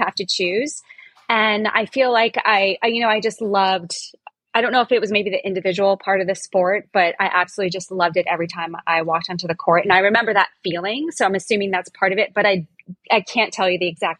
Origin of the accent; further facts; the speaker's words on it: Rhode Island, United States; a lot of people get surprised that I'm from Rhode Island.